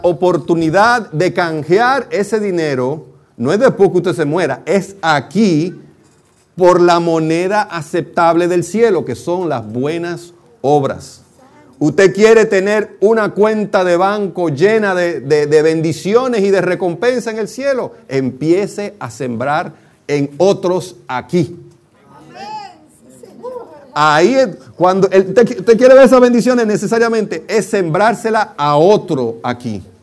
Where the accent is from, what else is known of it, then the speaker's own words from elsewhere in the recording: Mexico; moved away; cuando yo vine de México, yo me recuerdo que yo compré muchos dólares y me quedé con unos cuantos pesos mexicanos en los bolsillos.